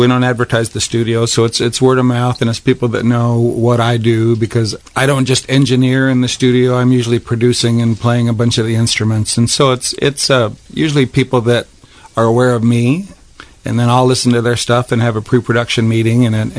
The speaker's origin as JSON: {"language": "English", "region": "South Dakota", "country": "United States", "said": "And we're both from South Dakota, and this is called Black Hills Gold, which is a real thing."}